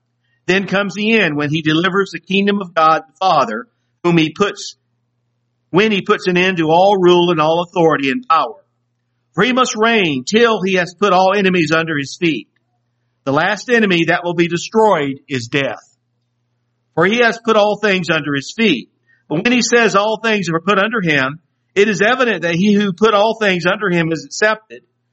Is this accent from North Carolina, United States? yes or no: yes; North Carolina, United States; also born or lived in Des Moines, Iowa; I physically grew up in North Carolina